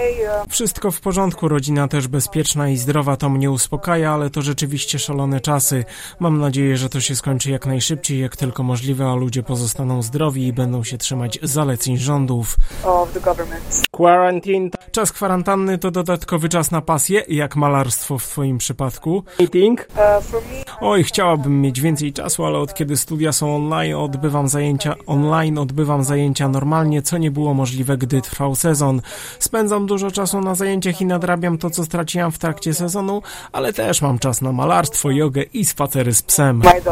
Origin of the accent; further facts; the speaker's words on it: Slovenia; Polish is a second language; moved away as an adult; now in Gorzów Wielkopolski, Poland; Pierwszy raz grałam poza Słowenią, dużo nauczyłam się o sobie.